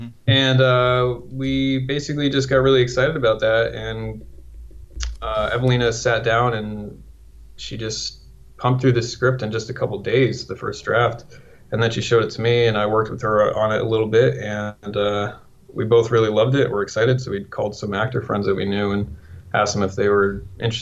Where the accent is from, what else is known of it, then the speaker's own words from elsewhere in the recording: Connecticut, United States; I grew up in Connecticut in a small farm town, and I think my interest in filmmaking just kind of came from watching a lot of movies.